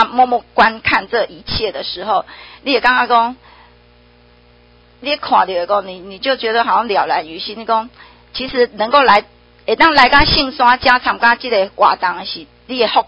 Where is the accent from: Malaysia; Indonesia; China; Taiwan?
Taiwan; 咱是港口的，咱就是台湾人，